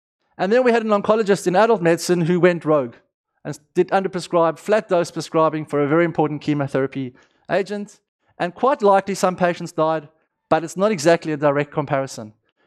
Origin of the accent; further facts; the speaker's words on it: South Africa; accent: South African; now in Sydney, Australia; I'm from Sydney these days. Obviously, I'm not born in Sydney. I have a slight lilting South African accent, I'm told.